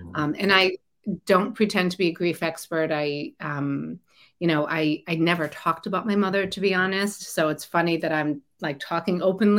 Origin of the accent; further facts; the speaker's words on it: Connecticut, United States; And I was growing up in Connecticut and was really fortunate that I had, like you, I had this army of family and friends around